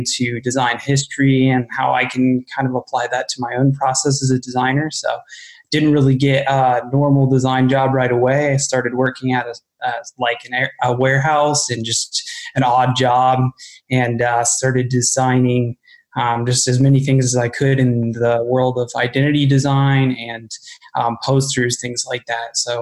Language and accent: English; Utica, Ohio, United States; I'm from Utica, Ohio, which is like a real small country town.